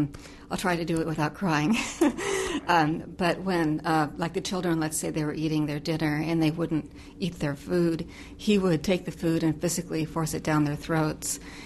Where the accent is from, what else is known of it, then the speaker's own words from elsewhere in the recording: United States; And I said, I can always come home. I'm American.